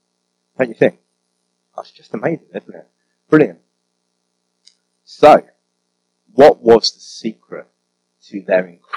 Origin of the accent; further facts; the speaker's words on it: London, United Kingdom; now in North of England; I've got a bit of a chip on my shoulder for being a Londoner. I have, genuinely, being a Londoner in the north.